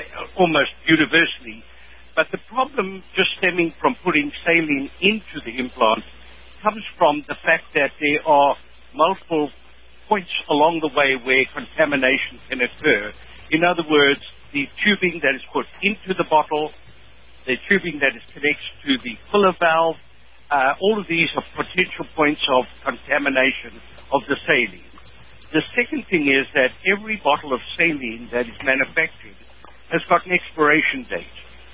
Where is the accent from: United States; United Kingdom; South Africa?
South Africa; I'm from South Africa.